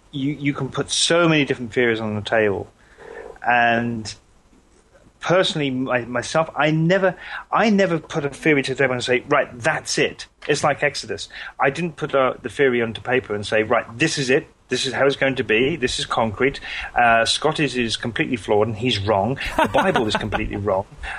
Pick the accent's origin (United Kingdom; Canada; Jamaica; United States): United Kingdom; I mean, me being a Brit, you know, and you know me, I'm very, very royalistic.